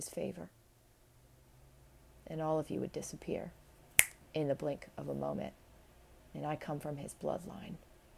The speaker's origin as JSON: {"language": "English", "country": "United States", "tie": "born there", "said": "I know I am because I was born in America"}